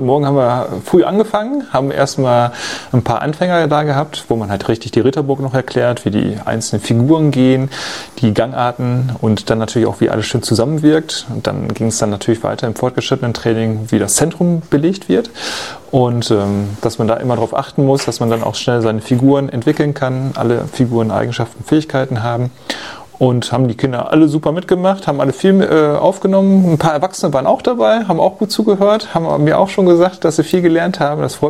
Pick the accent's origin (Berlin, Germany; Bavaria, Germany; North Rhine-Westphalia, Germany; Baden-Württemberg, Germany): North Rhine-Westphalia, Germany; Essen; Und ich bin aber natürlich meiner Heimat sehr verbunden, Essen. Und meine Familie, Eltern, Geschwister leben auch noch hier, größtenteils.